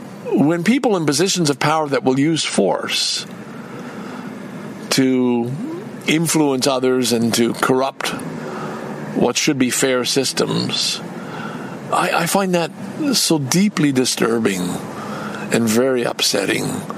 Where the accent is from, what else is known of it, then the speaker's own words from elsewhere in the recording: Montreal, Quebec, Canada; even if you're not from Montreal, it appeals to me more because I am from Montreal.